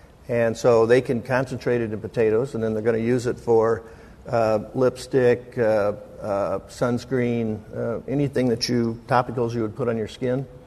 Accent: Iowa, United States; we're from Iowa, and we understand corn

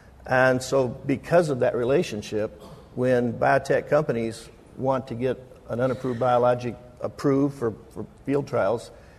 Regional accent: Iowa, United States; we're from Iowa, and we understand corn

